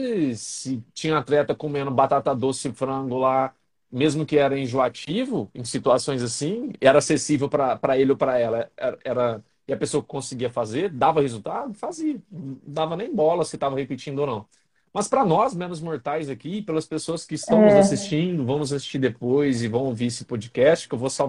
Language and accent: Portuguese; São Joaquim da Barra, São Paulo, Brazil; also born or lived in Ribeirão Preto; Hoje eu estou na minha cidade natal, que é de onde eu sou, é São Joaquim da Barra, é uma cidade interior de São Paulo, fica a 1 hora de Ribeirão Preto. Eu voltei para cá por conta da pandemia, né? Eu residi em Ribeirão Preto